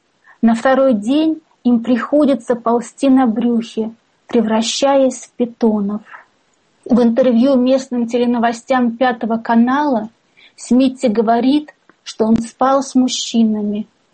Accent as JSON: {"language": "Russian", "country": "Russia", "moved": "as an adult", "said": "Я приехала сюда из России. Вот я приехала совсем недавно."}